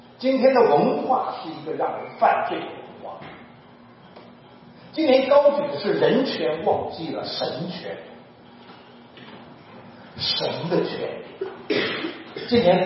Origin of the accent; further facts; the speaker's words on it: Henan, China; 用我家乡话，我们河南农民常用一下